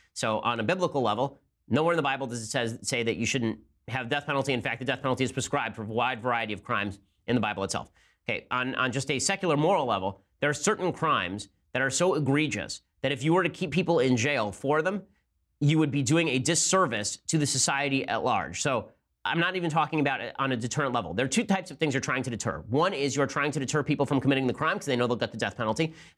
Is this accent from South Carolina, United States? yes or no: no; Indiana, United States; also born or lived in Chicago, Illinois; I'm a diehard Cubs fan and been born and raised in Chicago, Northwest Indiana area.